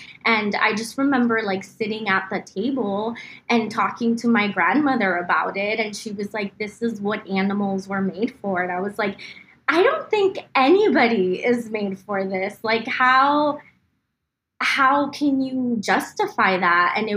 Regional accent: Mexico; English is a second language; I think growing up in Mexico, I also got a lot of like interaction with animals in terms of like going to the market

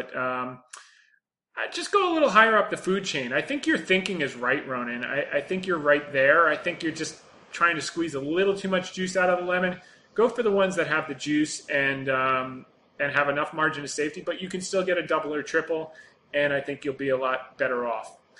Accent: Israel; and I'm from Israel.

